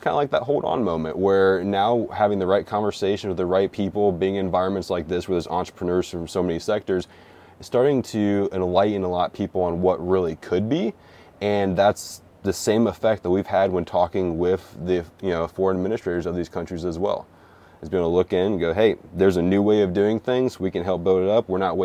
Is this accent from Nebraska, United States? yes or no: no; Wyoming, United States; Growing up in Wyoming for a little bit, it was a little bit kind of homage back to my childhood as well.